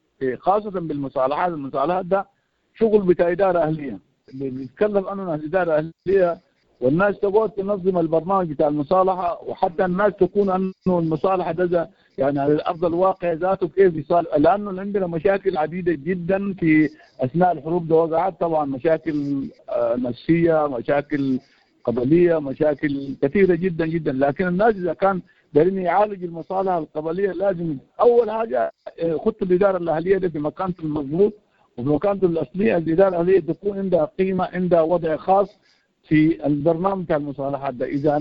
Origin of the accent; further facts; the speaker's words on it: Darfur, Sudan; مشاكل دارفور، نحن من دارفور طبعا، مشاكل دارفور ده عميق جدا